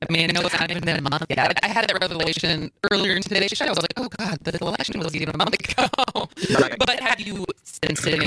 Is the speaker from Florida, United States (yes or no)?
no; Madison, Wisconsin, United States; I grew up in Madison, and I literally had a conversation with my mom this weekend, who they live in Wisconsin Rapids